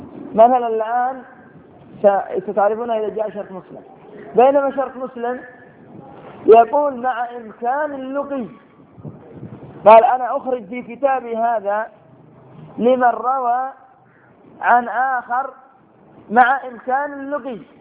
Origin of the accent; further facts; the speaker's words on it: Sanaa, Yemen; مثلا أنت عندنا في صنعاء، أنت عندنا في اليمن